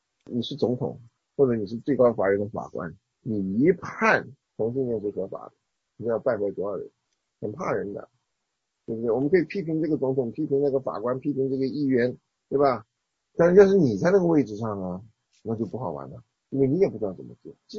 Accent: China; 这个死人是我们中国人讲的那个盖棺论定是有道理的

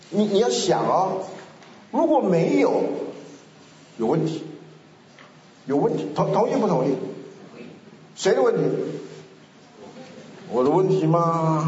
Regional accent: Taiwan; moved away as an adult; now in United States; 我是台湾长大，我是78年到美国

